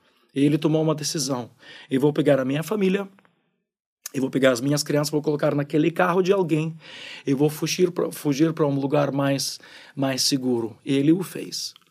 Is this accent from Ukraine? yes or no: yes; Ukraine; Como eu sou ucraniano e vim da Ucrânia, na minha memória tem muitas histórias da Ucrânia.